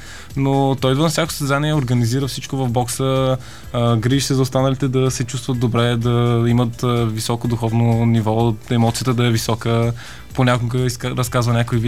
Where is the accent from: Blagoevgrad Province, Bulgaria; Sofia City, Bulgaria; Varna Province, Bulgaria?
Varna Province, Bulgaria; Varna; Ние сме от Варна, както се забелязва и по акцента.